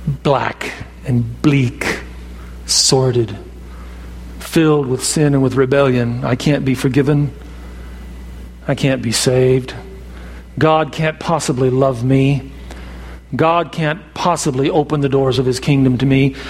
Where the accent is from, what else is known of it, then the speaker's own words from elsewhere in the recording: United States; I'm an American. And I believe in patriotism.